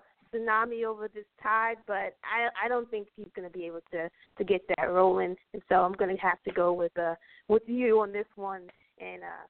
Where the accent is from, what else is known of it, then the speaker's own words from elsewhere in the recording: Queens, New York, United States; Me being a New Yorker, not only just that, but the borough queen, the queen that I am, I got to stay true.